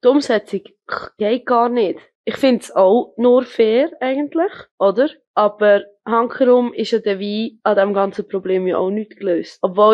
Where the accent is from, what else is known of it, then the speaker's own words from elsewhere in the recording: Switzerland; du siehst ja, dass jetzt bei uns in der Schweiz ja nur schon bezüglich Steuern, oder? Wir haben ja in der Schweiz so